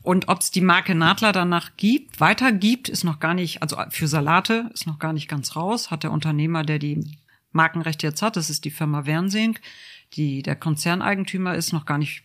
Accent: Northern Germany, Germany; born there

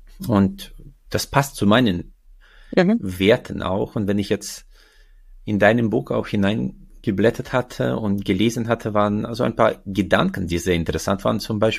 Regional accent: Uzbekistan; now in Germany; Ich bin in Usbekistan groß geworden

